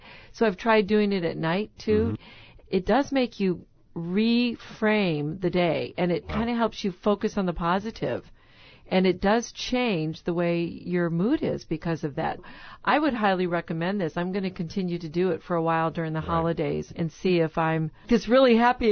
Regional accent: Michigan, United States; Well, I had to look at my home state of Michigan

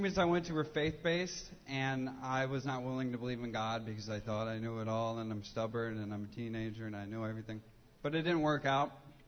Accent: North Carolina, United States; So I grew up way away from here. I grew up in North Carolina.

